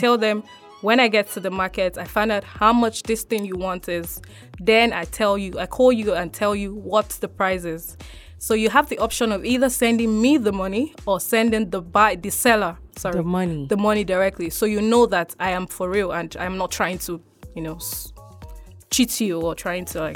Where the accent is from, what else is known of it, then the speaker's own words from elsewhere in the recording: Delta, Nigeria; I'm from Delta State.